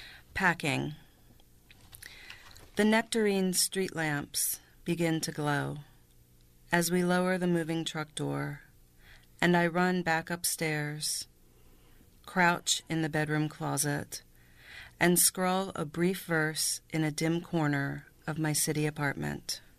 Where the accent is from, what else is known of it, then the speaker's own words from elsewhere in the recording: Salisbury, Maryland, United States; moving back to the Eastern Shore, and for me, moving back home, because I'm from Salisbury